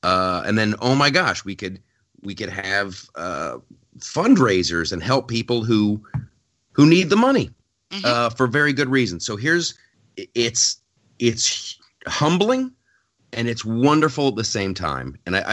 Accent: Ohio, United States; He's from the state of Ohio, my home state.

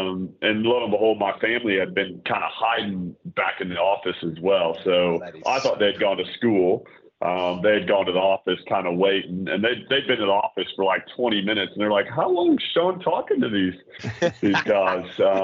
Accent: New Zealand; I came from New Zealand.

